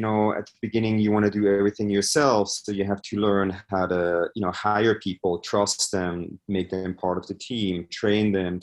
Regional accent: Switzerland; English is a second language; now in United States; I'm originally from Switzerland

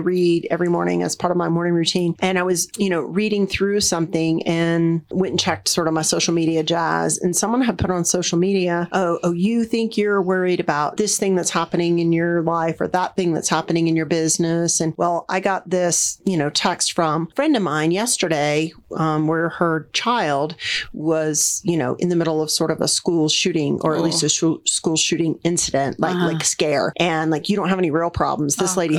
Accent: Florida, United States; I'm from Florida, so

